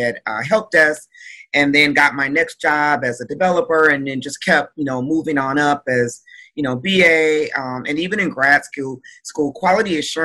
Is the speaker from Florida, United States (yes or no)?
no; Detroit, Michigan, United States; I'm originally from Detroit, Michigan.